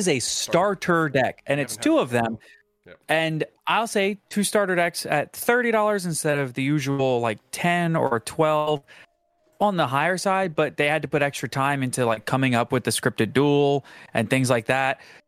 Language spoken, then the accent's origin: English; New Orleans, Louisiana, United States; Listen, I grew up in New Orleans. I feel that. We have literal parties at funerals.